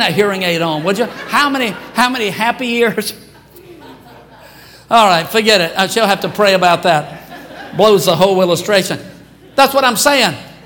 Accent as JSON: {"language": "English", "town": "Baton Rouge", "region": "Louisiana", "country": "United States", "tie": "born or raised there", "said": "Years later, I was on church staff in my hometown, Baton Rouge."}